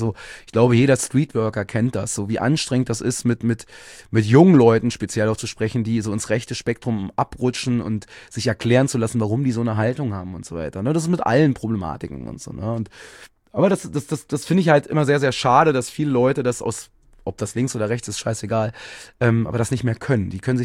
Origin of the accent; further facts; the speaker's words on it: Berlin, Germany; ich bin im Osten von Berlin groß geworden. Also als ich Teenie war, da war das gang und gäbe